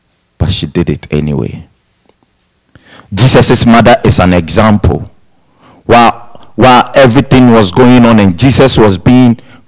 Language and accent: English; Ghana; now in United States; When I was growing up in Ghana, it wasn't like that. You have to pay for your education.